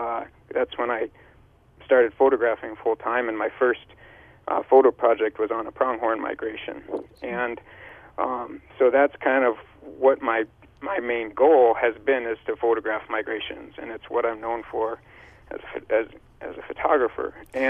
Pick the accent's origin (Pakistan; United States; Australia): United States; Pierre, South Dakota; and I grew up in Pierre. Now I live down by Chamberlain, but when I was growing up in Pierre